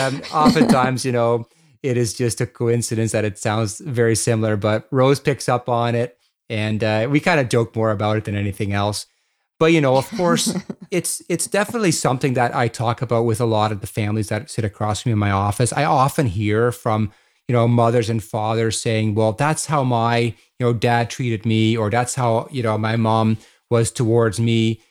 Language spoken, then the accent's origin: English; Netherlands; my family is Dutch. We are from Holland.